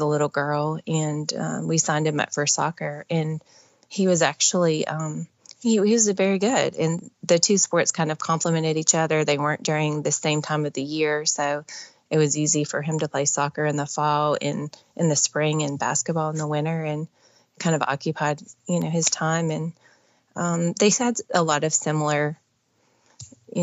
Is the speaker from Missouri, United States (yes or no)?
no; Ohio, United States; now in Alabama, United States; Ohio. Probably more people attend the FC Dallas games and for sure Bayern Munich games than that live in my hometown. Probably had 135 in my graduating class, very small. I moved here to Alabama to go to college.